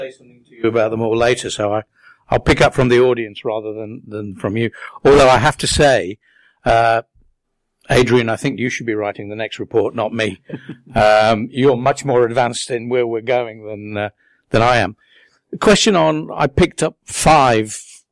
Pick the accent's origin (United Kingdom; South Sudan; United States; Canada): United Kingdom; as a Brit who is an Australian who lives in Budapest and Brussels